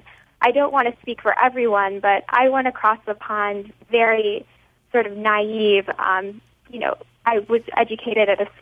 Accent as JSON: {"language": "English", "country": "United States", "said": "I was certainly surprised as an American"}